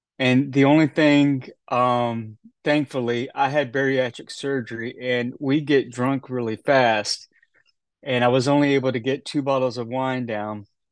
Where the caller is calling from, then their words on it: Memphis, Tennessee, United States; I am zooming in from Memphis, Tennessee.